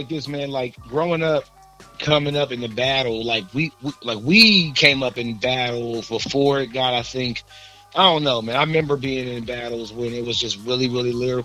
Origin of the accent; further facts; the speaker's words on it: Columbus, Ohio, United States; I reside in Columbus, Ohio, man. Ohio, born and bred here, man. Born and bred in Columbus, Ohio, 614, man.